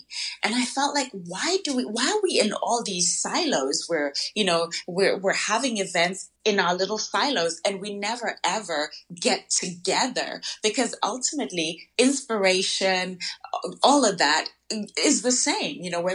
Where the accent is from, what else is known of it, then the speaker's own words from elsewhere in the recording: Zimbabwe; as a woman who is from Africa, I'm from Zimbabwe